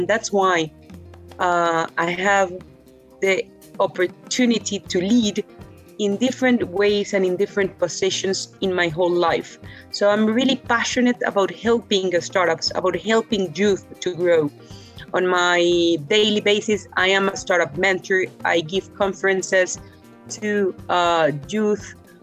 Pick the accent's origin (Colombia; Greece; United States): Colombia; English is a second language; My second passion is, of course, my hometown, Colombia. Colombia, to me, it's an amazing country